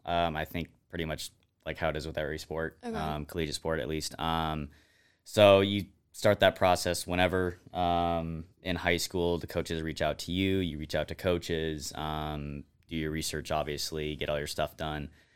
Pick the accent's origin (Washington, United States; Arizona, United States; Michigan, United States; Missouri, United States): Washington, United States; Seattle; now in Boise, United States; I'm from Seattle, Washington.